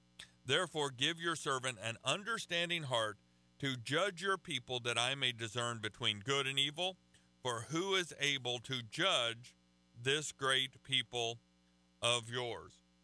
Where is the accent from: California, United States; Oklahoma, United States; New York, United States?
Oklahoma, United States; I'm from Oklahoma. We get to do that.